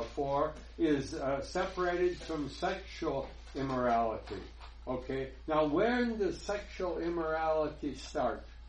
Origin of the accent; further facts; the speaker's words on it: Green Bay, Wisconsin, United States; You know, I grew up in Green Bay, Wisconsin. I mean, I'm not a foreigner.